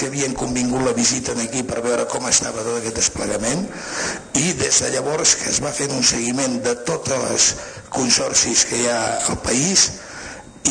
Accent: Vilanova i la Geltrú, Catalonia, Spain; perquè sóc de Vilanova i del Garraf

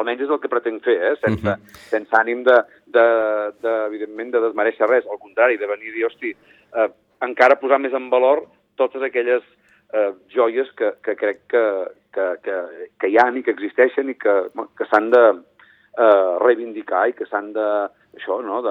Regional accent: Besalú, Catalonia, Spain; Besalú, que és el meu poble

